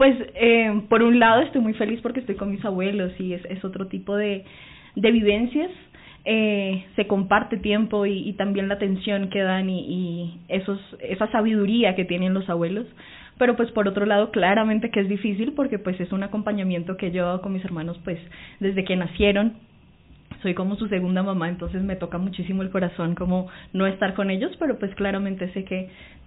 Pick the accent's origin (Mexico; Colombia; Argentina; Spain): Colombia; Leticia, Amazonas; pues yo soy de Leticia, Amazonas, entonces pues claro, pues en este momento no estoy con ellos